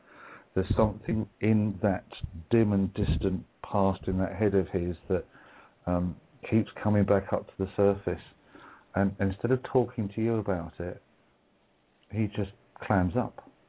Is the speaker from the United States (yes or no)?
no; Wales, United Kingdom; we're all from Wales.